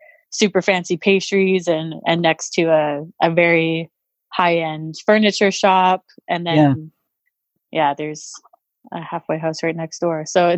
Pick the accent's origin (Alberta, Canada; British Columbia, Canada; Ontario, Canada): Alberta, Canada; Calgary; So I grew up in Calgary